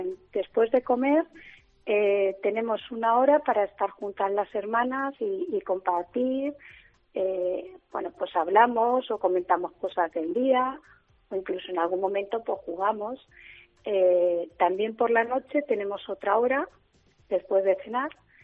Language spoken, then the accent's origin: Spanish; Valdepeñas, Castilla-La Mancha, Spain; soy de Valdepeñas, soy de Arreal.